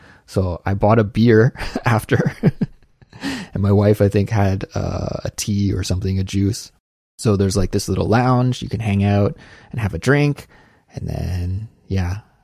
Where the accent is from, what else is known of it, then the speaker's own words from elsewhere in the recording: Canada; I was in my element as a Canadian.